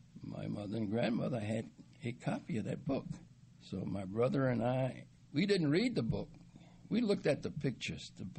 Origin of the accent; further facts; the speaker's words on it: Marked Tree, Arkansas, United States; born there; I was born in a little town called Mark Tree, Arkansas.